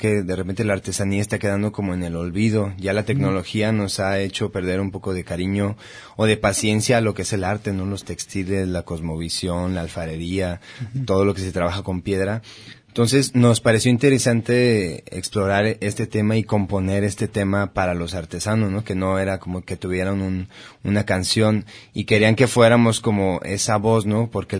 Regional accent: Mexico; como mexicanos

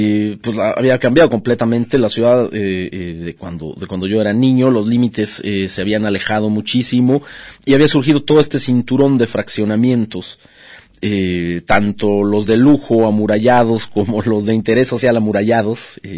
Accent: Guadalajara, Jalisco, Mexico; yo nací en Chapalita, pero crecí muy al sur de la ciudad, en las Águilas, que en aquel entonces, a finales de los 80, principios de los 90, era prácticamente el final de la ciudad.

